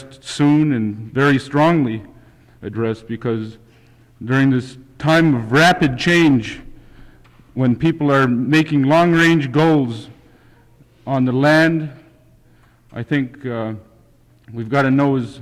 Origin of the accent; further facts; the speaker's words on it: Hughes, Alaska, United States; and I'm from Hughes.